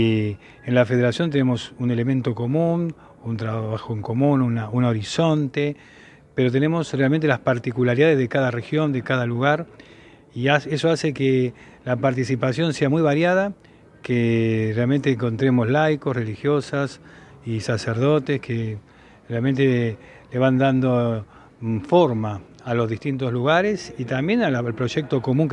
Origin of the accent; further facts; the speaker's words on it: Argentina; born there; Yo ya he nacido acá en la Argentina.